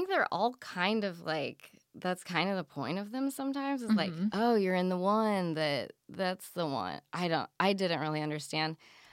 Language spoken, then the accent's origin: English; Indianapolis, Indiana, United States; Indianapolis.